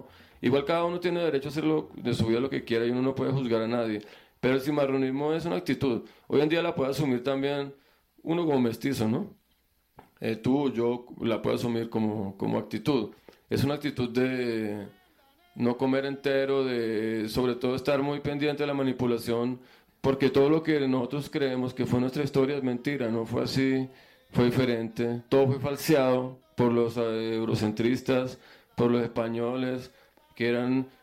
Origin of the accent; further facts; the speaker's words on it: Colombia; como colombianos, de que lo que nos va a representar afuera será un gol